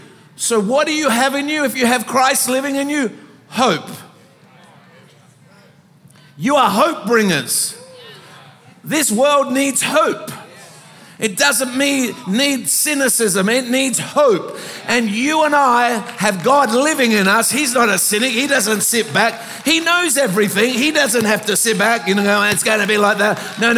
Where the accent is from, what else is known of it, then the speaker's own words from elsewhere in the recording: Adelaide, South Australia, Australia; I was brought up in Adelaide.